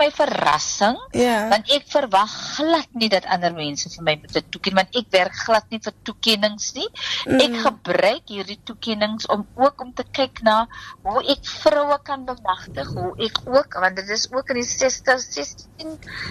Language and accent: Afrikaans; Wellington, Western Cape, South Africa; ek is van Wellington, en ons is van die kloof, en ek het groot geword in Wellington, en ek het school gegaan, eers by Pau Gedenk, primair, toe gaan ek Bergrivier, hoërskool